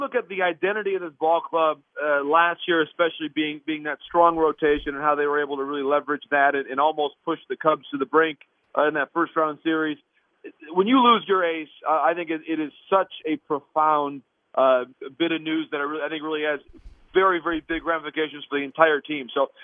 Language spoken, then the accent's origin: English; Michigan, United States; It's actually a pretty short trip for me, and of course, a very quick visit from my home state of Michigan.